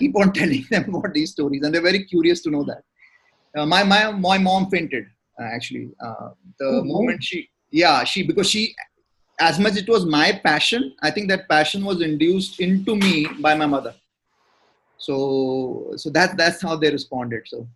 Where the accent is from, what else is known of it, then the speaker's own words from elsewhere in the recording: Dehradun, Uttarakhand, India; I was born and living on Rajpur Road, the road which connects Dehradun to Mussoorie.